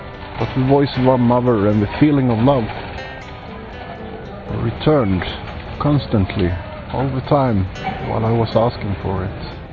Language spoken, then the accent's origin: English; Sweden; I'm from Sweden.